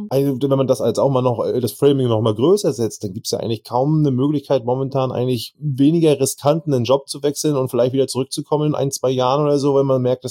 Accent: Northern Germany, Germany; Jetzt mal Butter bei den Fische, sagt man bei uns im Norden.

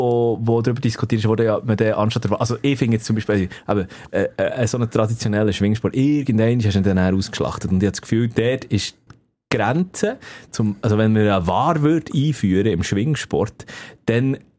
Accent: Bern, Switzerland; Genau, es ist an meinem Heimatort, also dort, wo ich aufgewachsen bin.

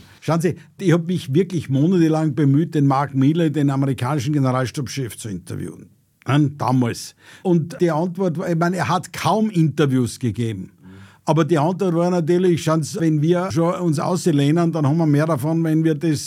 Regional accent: Austria; dass wir für die Ukraine eigentlich eine vernachlässigbare Größe sind als Österreicher.

